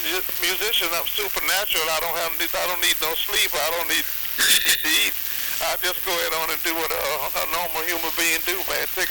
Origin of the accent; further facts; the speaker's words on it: Louisiana, United States; I was born and raised on a farm. Every morning you can call me at 5. I done had my coffee. I'm from Louisiana.